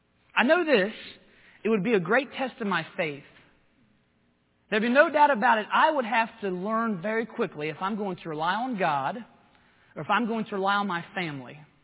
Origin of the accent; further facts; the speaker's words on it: Maryland, United States; Most of you all know I'm from Maryland.